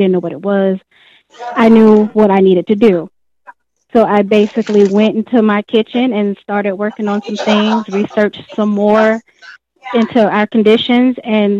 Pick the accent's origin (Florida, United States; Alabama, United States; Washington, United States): Florida, United States; Miami; now in Fredericksburg, United States; Well, I'm originally from Miami, Florida